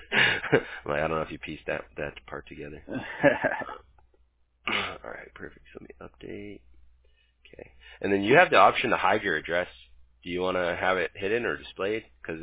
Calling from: California, United States; Yeah, so that means I'm calling you from California.

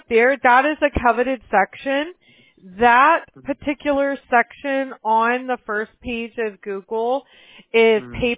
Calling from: California, United States; Well, I'm on the I'm in coastal Orange County, California.

